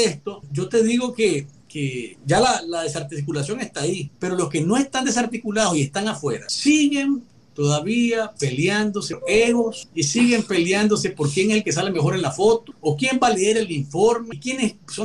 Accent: Nicaragua; presentarnos como nicaragüenses en el exilio

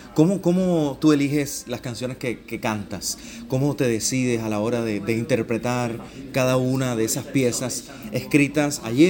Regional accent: Camagüey, Cuba; yo soy camagüeyano, los camagüeyanos somos, nos llaman como de alguna manera los intelectuales de Cuba, porque cuidamos mucho el español, cuidamos las maneras de expresión

